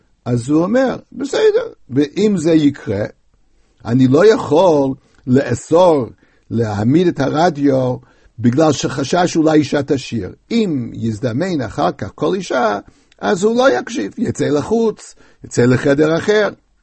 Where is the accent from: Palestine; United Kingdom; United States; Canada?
United States; הנושא הזה הוא מאוד מאוד היה חשוב בילדותי בארצות הברית.